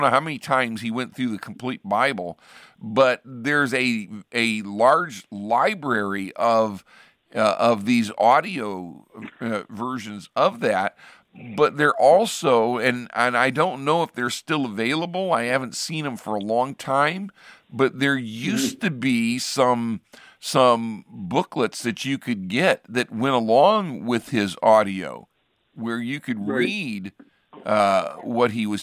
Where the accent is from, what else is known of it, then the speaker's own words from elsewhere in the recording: Richfield, Ohio, United States; And where I grew up in Richfield, we were Akron-oriented. We were in Summit County. Akron's the county seat.